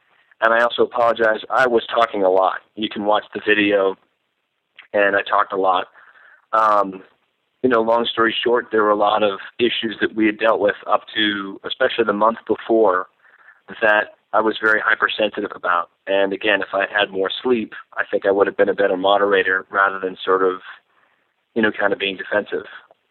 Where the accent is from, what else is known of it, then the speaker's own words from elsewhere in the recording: Boston, Massachusetts, United States; I'm also not from New York. I'm from Boston, and I don't have any Northeastern bias. My folks live in Nashville.